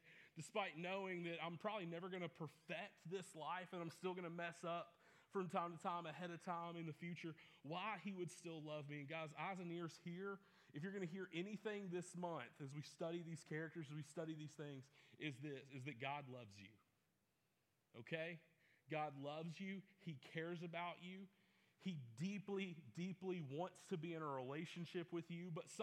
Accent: the South, United States; I'm from the South, so I have my grandfather's shotgun, okay?

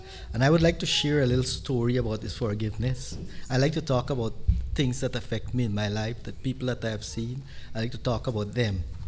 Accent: Guyana; I'm from Guyana, in South America. I was born there

